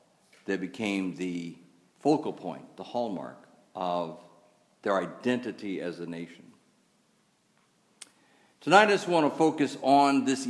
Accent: Texas, United States; but I grew up in Texas, and we had a few deserts in Texas.

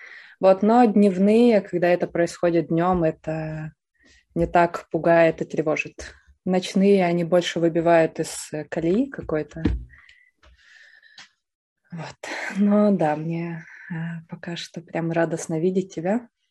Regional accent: Ukraine; Кто я? Я украинка.

